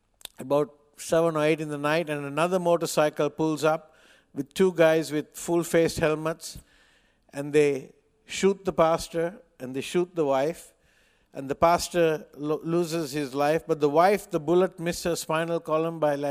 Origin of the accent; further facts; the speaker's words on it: Colombo, Western Province, Sri Lanka; I come from Colombo, Sri Lanka.